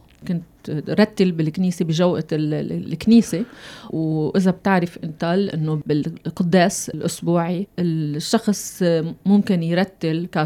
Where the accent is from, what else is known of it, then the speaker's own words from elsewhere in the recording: Lebanon; لأنه أنا لبنانية